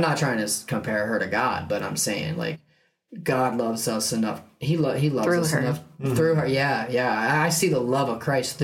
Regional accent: Ohio, United States; And then there's, you know, I'm from Ohio. So there's three states.

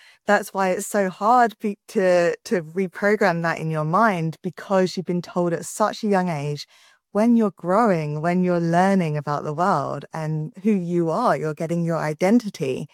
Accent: England, United Kingdom; now in Canada; I'm originally from England, but I'm currently in Canada.

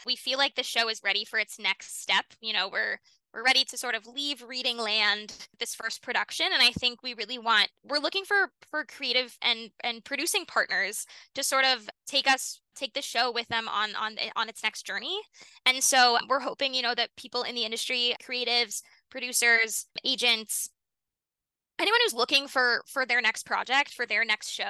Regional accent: Canada; also born or lived in United States; Part of it, I think, is because I'm a Canadian and American dual citizen.

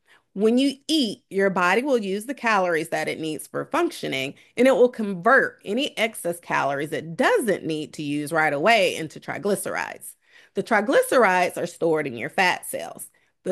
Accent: Atlanta, Georgia, United States; Now, folks, I'm originally from Atlanta, so I've seen my fair share of traffic jams.

